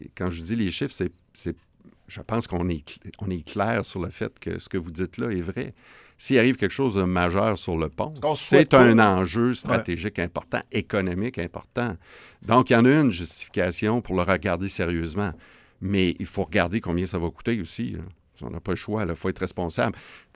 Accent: Quebec City, Quebec, Canada; c'est possible d'être un fier Québécois comme je suis. Moi, je suis de Québec

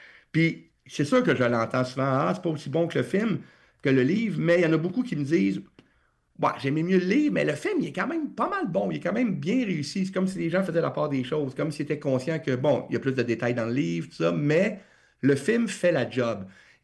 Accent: Drummondville, Quebec, Canada; Dans tous mes romans, je parle de Drummondville parce que oui, c'est une façon de rendre hommage à ma ville natale.

